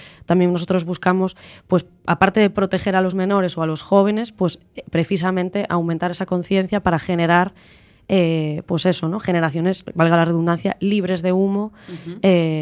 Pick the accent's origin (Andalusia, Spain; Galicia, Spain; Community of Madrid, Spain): Galicia, Spain; Santiago de Compostela; Yo soy de Santiago